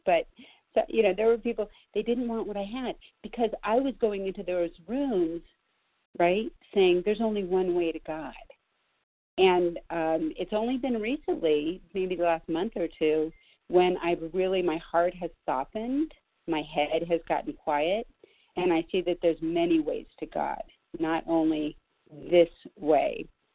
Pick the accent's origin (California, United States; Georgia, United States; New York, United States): California, United States; Los Angeles; I grew up in Los Angeles, and my mother taught me that even within the Jewish communities, right, so that we city Jews were better than the valley Jews.